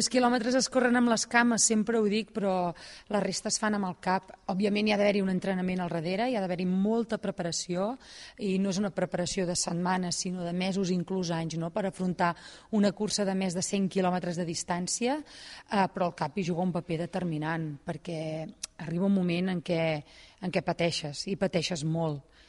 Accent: Manresa, Catalonia, Spain; now in Berguedà, Spain; que és una zona que em conec molt també, perquè jo soc de Manresa

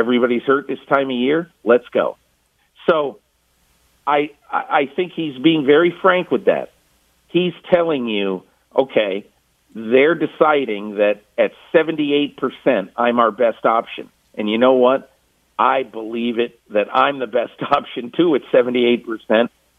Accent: Connecticut, United States; I grew up in Northern Connecticut. Many is the day when I had to go out as a kid and shovel 2 feet of snow for 4 or 5 hours.

